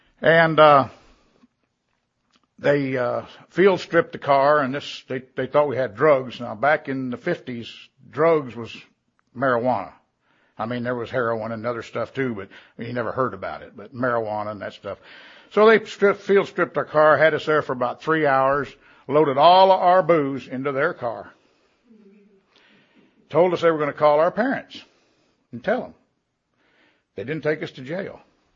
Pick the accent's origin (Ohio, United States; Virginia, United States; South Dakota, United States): South Dakota, United States; Watertown; born there; also born or lived in Tulsa, United States / Omaha, United States / Kansas City, United States